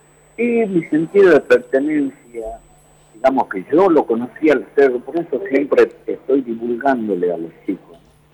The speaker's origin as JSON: {"language": "Spanish", "town": "Tafí Viejo", "region": "Tucumán", "country": "Argentina", "tie": "born there", "said": "yo nací en Tafí, a 10 kilómetros al norte de la capital de Tucumán."}